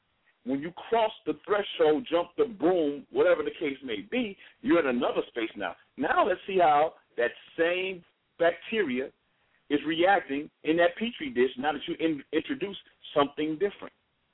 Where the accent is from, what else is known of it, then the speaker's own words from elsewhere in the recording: Minnesota, United States; I came from Minnesota, and in Minnesota, we only have, basically, to be honest, we don't have to deal with pollen and allergens and all that garbage.